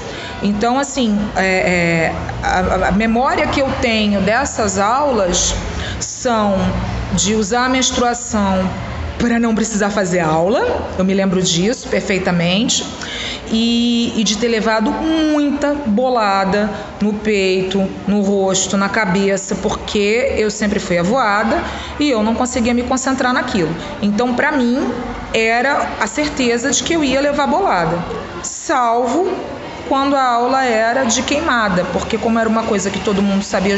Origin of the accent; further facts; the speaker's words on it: Rio de Janeiro, Brazil; Bom, eu sou do Rio de Janeiro, então a realidade que eu vivi foi uma realidade dos colégios municipais do Rio de Janeiro